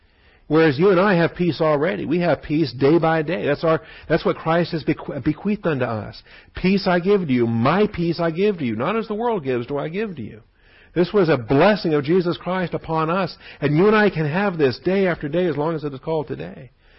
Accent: West Coast, United States; I grew up on the West Coast.

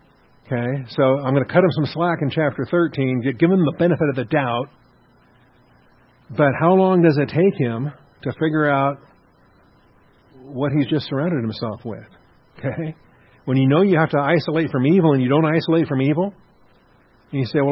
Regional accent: Seattle, Washington, United States; I grew up in Seattle, and we sometimes have different words.

